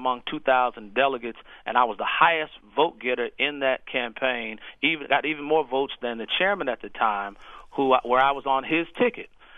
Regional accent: San Francisco, California, United States; I grew up in Bayview Hunters Point in San Francisco and then went to high school in East Oakland

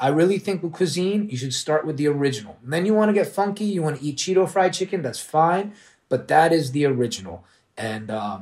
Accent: Washington, District of Columbia, United States; born there; also born or lived in Orlando; I was born in D.C. And so I will explain this is Patrick Ewing like was everything in D.C.

